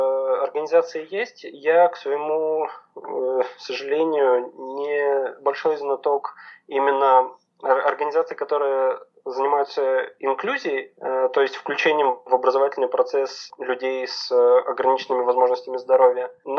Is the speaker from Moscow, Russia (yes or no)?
no; Perm Krai, Russia; Все они одинаково в равной степени не похожи на Пермский край, откуда я родом.